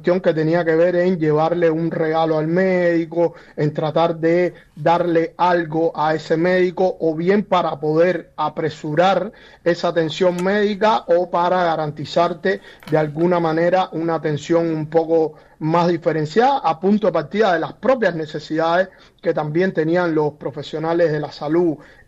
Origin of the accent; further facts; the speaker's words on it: Cuba; moved away; Yo hace prácticamente 20 años que me fui de Cuba, ya en el último tiempo que yo me fui de Cuba